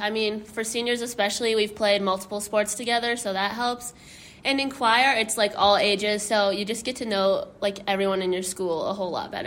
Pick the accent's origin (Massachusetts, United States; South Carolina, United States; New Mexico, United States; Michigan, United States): Michigan, United States; born there; I mean, I was born in Michigan, so it kind of just rubbed off on me